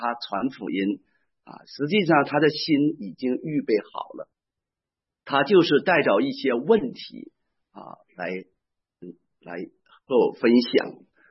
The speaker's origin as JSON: {"language": "Chinese", "region": "Northeast China", "country": "China", "accent": "Northeastern", "said": "好像我们东北话说有几把刷子的哈"}